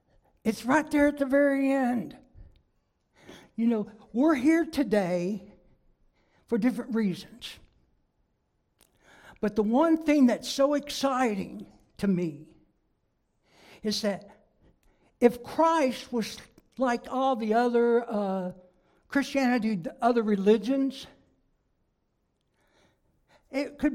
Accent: Kentucky, United States; I'm from Kentucky. That's my home, where I was born and raised. My family's all there. And I'm not going to try to hide my accent or anything else.

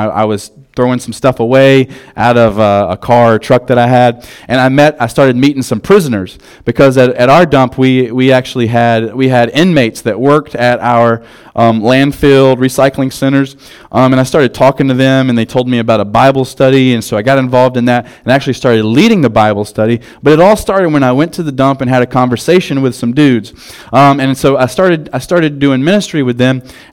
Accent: South Carolina, United States; I'm from South Carolina, and like it's kind of rural and mountains.

